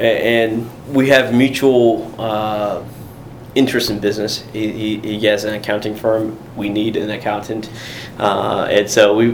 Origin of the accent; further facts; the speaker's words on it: Charlotte, North Carolina, United States; Which I'm born and raised in Charlotte. And I've been here for a very long time.